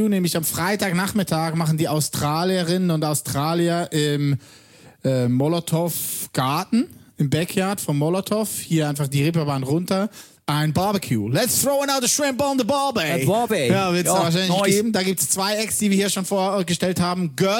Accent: Switzerland

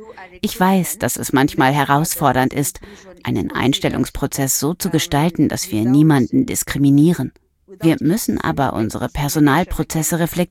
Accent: Bangladesh; moved away; hatte ich in meinem Heimatland nie die Freiheit, so zu leben, wie ich mich fühlte. Deswegen bin ich aus Bangladesch geflohen.

